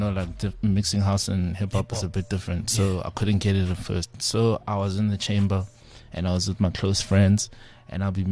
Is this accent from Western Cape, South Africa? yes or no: no; Pretoria, Gauteng, South Africa; because I'm from Pretoria, the music's not the same. I got to Joburg